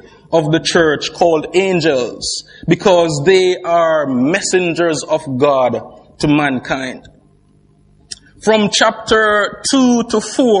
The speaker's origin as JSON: {"language": "English", "country": "Jamaica", "lives_now": "England", "said": "We are from Jamaica. Well, my wife was born here."}